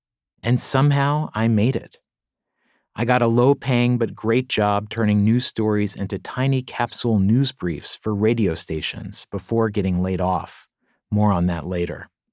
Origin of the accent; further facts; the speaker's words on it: Virginia, United States; I was born in 1978 in Southwest Virginia.